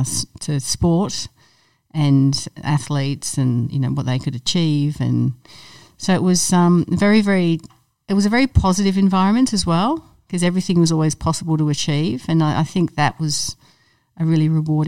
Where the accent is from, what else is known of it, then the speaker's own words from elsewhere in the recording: England, United Kingdom; born there; I was born in England